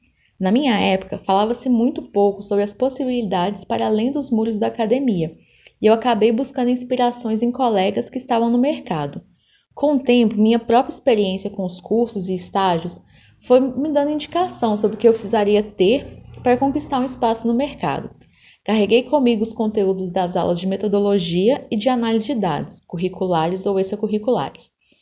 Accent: Belo Horizonte, Minas Gerais, Brazil; sou de Belo Horizonte.

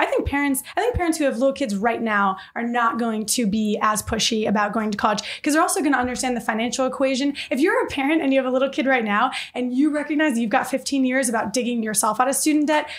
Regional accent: Detroit, Michigan, United States; born or raised there

